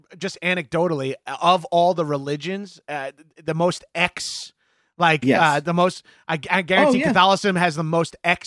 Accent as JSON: {"language": "English", "town": "Long Island", "region": "New York", "country": "United States", "said": "I had a bunch of Jewish friends because I'm from Long Island, so I went to a bunch of bar mitzvahs"}